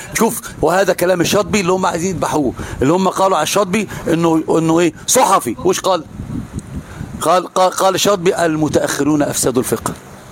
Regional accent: Egypt; كنت أنا بكلم لغة عربية ما يعرفنيش أنا مصري، قلت له مصري

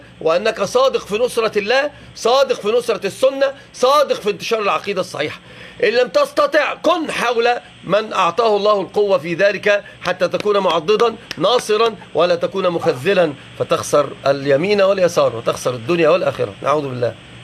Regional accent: Morocco; وإن عندنا بالمغرب

